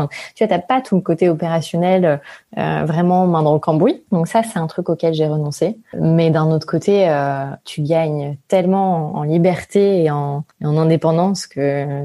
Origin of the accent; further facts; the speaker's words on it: Bordeaux, Nouvelle-Aquitaine, France; born there; Alors, je suis née à Bordeaux, mais je suis pas du tout bordelaise et ma famille non plus. Moi, j'ai une famille qui est 100% champenoise. Voilà, ma mère et mon père viennent de Reims.